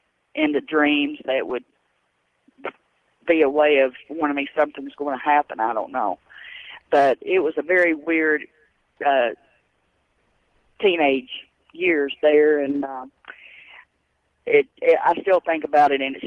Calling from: El Paso, Texas, United States; I'm calling from El Paso, Texas.

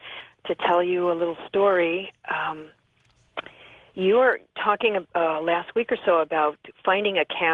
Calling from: La Honda, California, United States; calling from La Honda, California.

